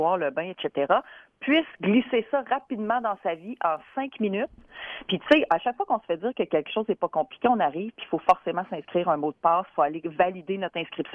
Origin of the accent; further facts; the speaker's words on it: Quebec, Canada; qui va être en fonction ici chez nous au Québec.